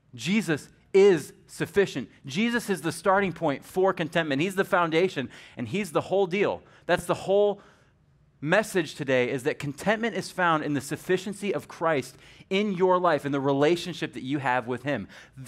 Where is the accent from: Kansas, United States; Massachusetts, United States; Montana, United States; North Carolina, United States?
North Carolina, United States; Charlotte; I'm from Charlotte. I live there right now, and we get trends about 17 years after you guys start them